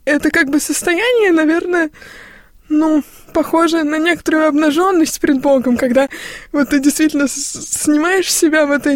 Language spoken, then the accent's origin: Russian; Simbirsk, Ulyanovsk Oblast, Russia; в газету епархии нашей Симбирской, откуда я родом